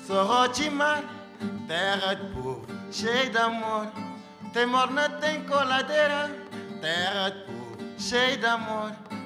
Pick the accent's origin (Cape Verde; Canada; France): Cape Verde; je viens du Cap Vert.